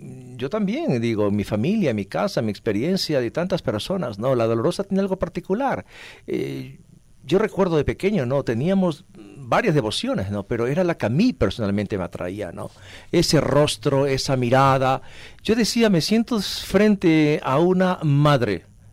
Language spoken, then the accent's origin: Spanish; Manabí, Ecuador; Yo vengo de Manabí, yo de pequeño, mi familia, mi casa, teníamos una estampa de una imagen